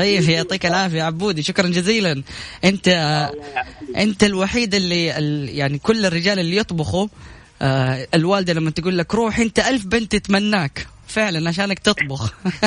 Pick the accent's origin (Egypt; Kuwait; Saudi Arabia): Saudi Arabia; وطبعا أكيد عندنا في السعودية متاجر عديدة